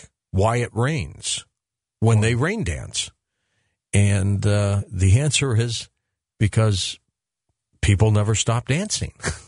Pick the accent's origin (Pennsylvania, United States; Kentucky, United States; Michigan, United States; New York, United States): Michigan, United States; Detroit; born there; You know, I was born in Detroit, so very close to this region, indeed.